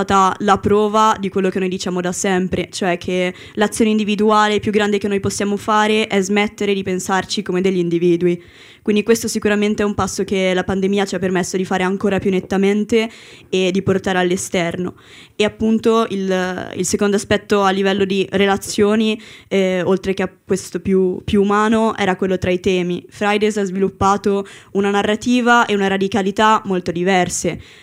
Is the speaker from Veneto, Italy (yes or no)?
yes; Venice, Veneto, Italy; now in Milan, Italy; Io ora abito a Milano, però vengo da Venezia.